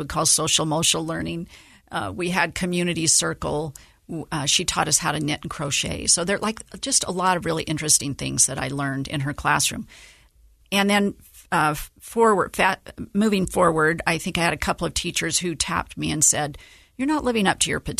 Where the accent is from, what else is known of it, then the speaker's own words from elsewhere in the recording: Utah, United States; And I'm so grateful to live in Utah and really proud to just have been born and raised in Utah.